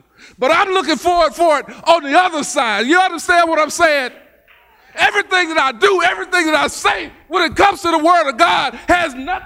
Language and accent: English; Arkansas, United States; When I was a child, growing up in Southeast Arkansas in 1960, 65, 66, 67, 68, 69, 70. Interesting place, I'm going to tell you, it was probably not the best place in the world.